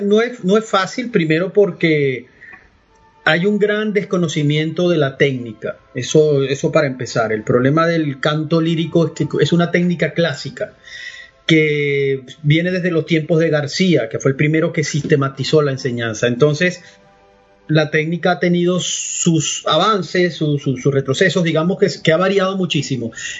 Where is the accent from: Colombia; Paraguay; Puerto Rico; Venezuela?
Venezuela; Valera, Trujillo; born there; Yo soy andino. Yo nací en una ciudad que se llama Valera, que es la puerta de los Andes, lo llaman.